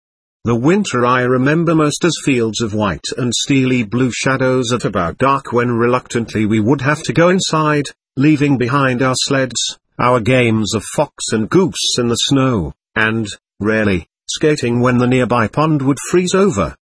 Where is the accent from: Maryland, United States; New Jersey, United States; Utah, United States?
New Jersey, United States; Grantwood; also born or lived in Brooklyn; I was born in Brooklyn, N.Y. February 17, 1922, but when I was a year old mother and dad moved to Grantwood where we lived for several years.